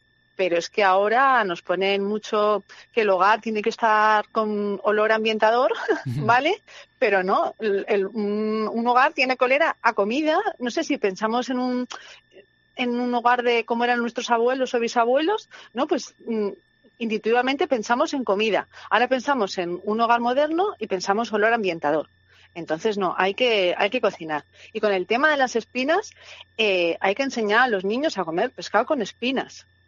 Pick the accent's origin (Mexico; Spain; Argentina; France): Spain; Huesca, Aragon; Que no es como en el interior, yo vengo de Huesca, entonces es alucinante